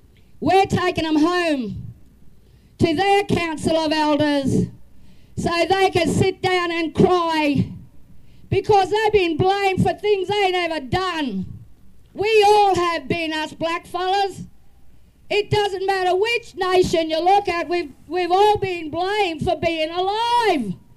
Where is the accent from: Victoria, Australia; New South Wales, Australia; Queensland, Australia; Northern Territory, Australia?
Northern Territory, Australia; Tiwi Islands; born there; I'm also a Nyalapon woman. I was born on the Tiwi Islands in the Arafura Sea.